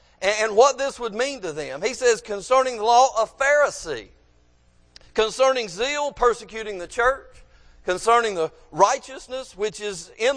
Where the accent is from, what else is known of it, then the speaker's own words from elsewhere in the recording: Kannapolis, North Carolina, United States; Johnny and I both, we grew up in Kannapolis